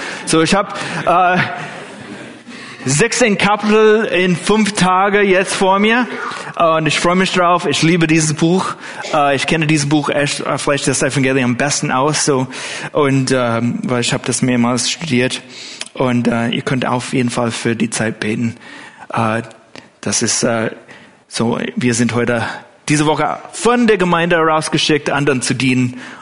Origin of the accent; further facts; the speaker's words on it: Costa Mesa, California, United States; German is a second language; now in Germany; bei uns in der Gemeinde. In Calvary Chapel Costa Mesa, wo ich aufgewachsen bin.